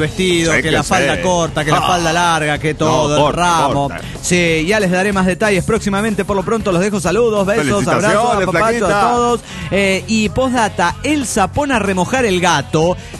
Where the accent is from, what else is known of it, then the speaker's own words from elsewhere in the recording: Mexico City, Mexico; del DF Mexicano.